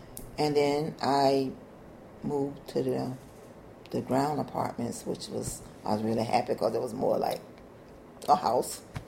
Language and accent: English; Florida, United States; also born or lived in Georgia; Well, I am from Florida. I was born in Georgia, and I was raised in Florida.